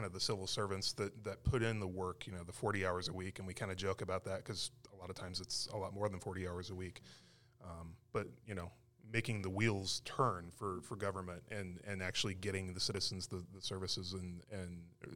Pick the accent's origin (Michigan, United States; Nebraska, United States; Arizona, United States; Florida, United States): Arizona, United States; moved away as an adult; I'm from Arizona originally, and I spent most of my first 10 years or so as a newspaper editor. We moved to North Carolina in the spring of 2017